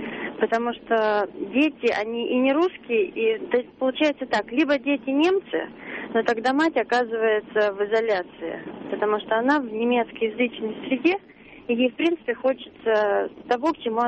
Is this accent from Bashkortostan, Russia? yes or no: no; Moscow, Russia; я из Москвы.